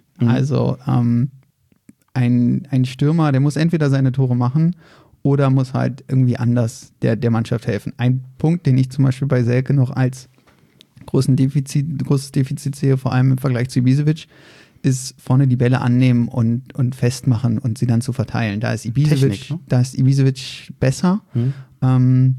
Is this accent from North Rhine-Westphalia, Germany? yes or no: no; Berlin, Germany; born there; now in Frankfurt, Germany; ich bin in Berlin-Reinickendorf geboren. Und bin vor 13 Jahren nach Frankfurt gekommen, des Jobs wegen.